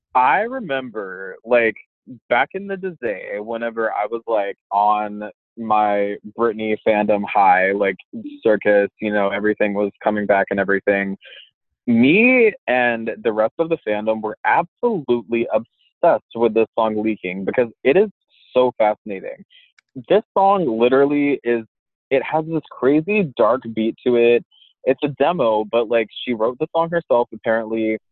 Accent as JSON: {"language": "English", "region": "North Carolina", "country": "United States", "tie": "born or raised there", "said": "I grew up in North Carolina, and I don't even know if I can sound as country as she sounded"}